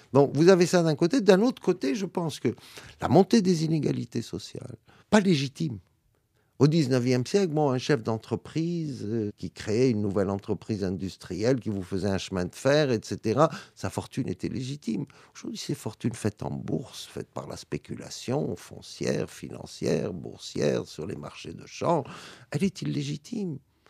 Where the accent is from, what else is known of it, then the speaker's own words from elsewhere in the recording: Lebanon; Chez moi, au Liban, je dis, nos dirigeants, souvent, c'est des touristes dans leur propre pays.